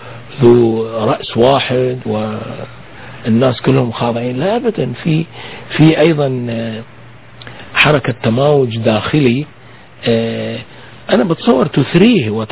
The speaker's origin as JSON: {"language": "Arabic", "country": "Kuwait"}